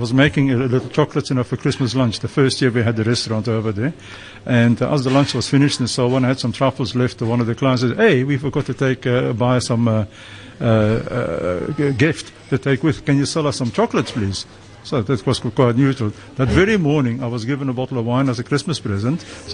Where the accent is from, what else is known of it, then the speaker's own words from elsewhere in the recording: Belgium; English is a second language; now in South Africa; No, I was born and bred in Belgium. I've been a very long time in South Africa.